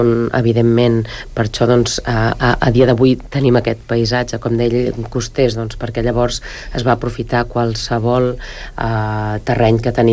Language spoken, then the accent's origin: Catalan; Catalonia, Spain